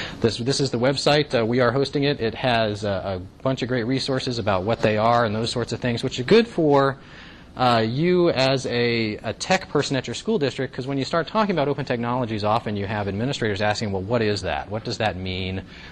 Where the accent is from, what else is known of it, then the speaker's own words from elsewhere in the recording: Santa Clarita, California, United States; But anyway, I am from California, obviously. I'm from Santa Clarita.